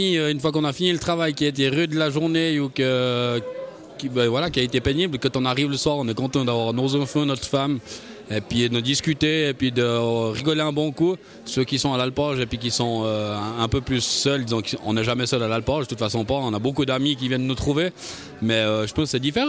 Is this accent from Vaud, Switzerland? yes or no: yes; L'Étivaz, Vaud, Switzerland; Oui, alors oui, j'habite à l'Étiva, même au fond de la vallée de l'Étiva.